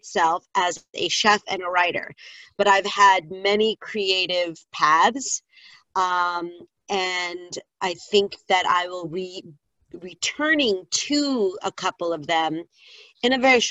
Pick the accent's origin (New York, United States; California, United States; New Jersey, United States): California, United States; Hollywood; And I am originally from Hollywood, California, believe it or not, a true native.